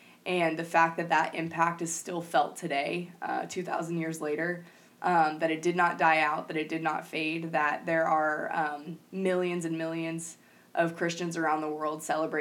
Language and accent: English; United States; Speaking for myself, just as an American, being able to hold the Bible in my hands freely